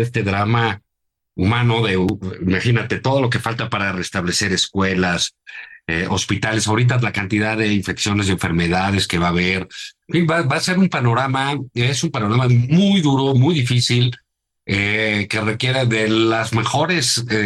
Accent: Mexico City, Mexico; Pues los que vivimos en la Ciudad de México tenemos una clarísima inclinación por ese lugar

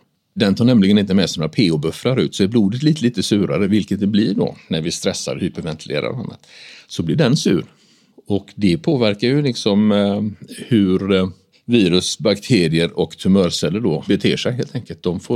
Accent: Gothenburg, Västra Götaland County, Sweden; så var jag ute och badade utanför Göteborg, där jag kommer ifrån.

